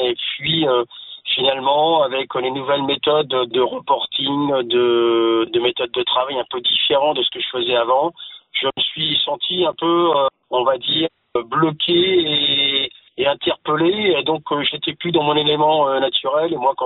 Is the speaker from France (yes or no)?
yes; Mortagne-au-Perche, Normandy, France; born there; moi je suis natif percheron puisque je suis né à Mortagne-au-Perche.